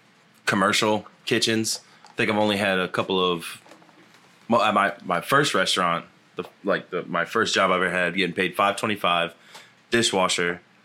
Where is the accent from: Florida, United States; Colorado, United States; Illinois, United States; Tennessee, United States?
Florida, United States; Fort Myers; I was born in Fort Myers, Florida. And we kind of grew up kind of poor.